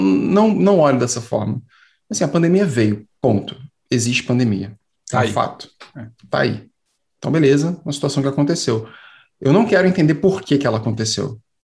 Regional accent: Rio de Janeiro, Brazil; born there; Por que eu nasci no Morro do Pinto, no Rio de Janeiro?

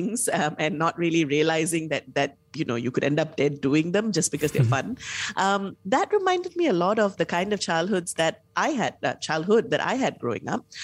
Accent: Malaysia; born or raised there

